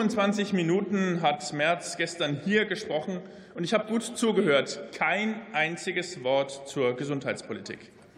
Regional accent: Lower Saxony, Germany; Ich mache das mal beispielhaft deutlich an meiner Heimat, der ostfriesischen Halbinsel.

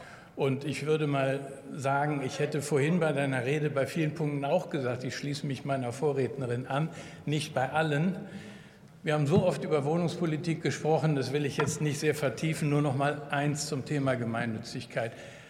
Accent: Cologne, North Rhine-Westphalia, Germany; Und ich komme aus Köln

